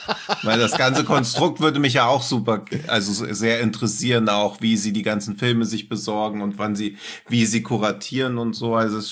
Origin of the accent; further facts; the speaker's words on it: Berlin, Germany; Das sage ich aber auch als Berliner.